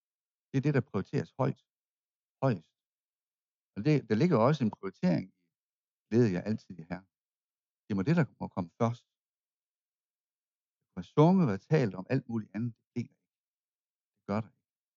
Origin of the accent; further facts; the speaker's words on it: Hvide Sande, Central Denmark Region, Denmark; Og det er ikke nogen lang slægt, hvor jeg kommer fra. Sådan selve lokationen, Sande, byen her, 30'erne.